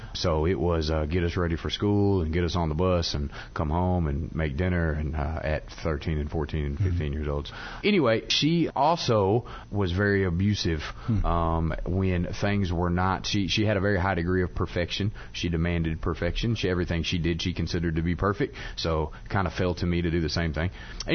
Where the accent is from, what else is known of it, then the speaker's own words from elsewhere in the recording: Nashville, Tennessee, United States; I mean I grew up in Nashville, Tennessee, by the way.